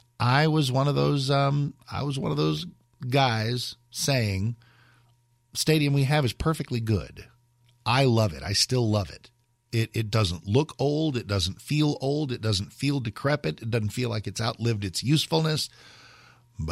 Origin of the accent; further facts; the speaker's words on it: New Jersey, United States; I'm from Jersey.